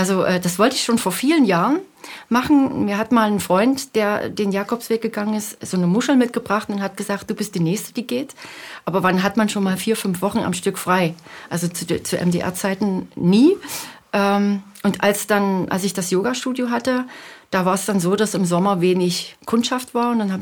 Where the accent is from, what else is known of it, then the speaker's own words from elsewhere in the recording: Leipzig, Saxony, Germany; Ich komme ja aus der Region Leipzig, wo keine Berge sind.